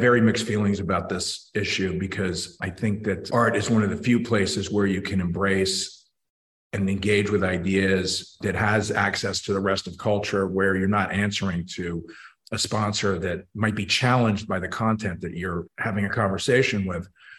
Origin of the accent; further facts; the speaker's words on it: Manhattan, New York, United States; now in Connecticut, United States; As a city kid, I grew up in Manhattan.